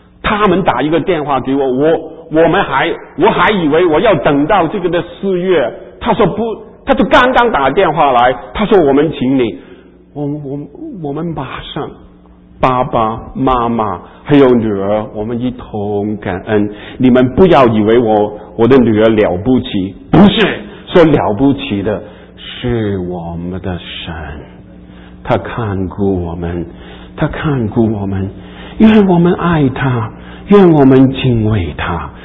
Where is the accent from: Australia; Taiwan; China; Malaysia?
Taiwan; 我们从台湾来的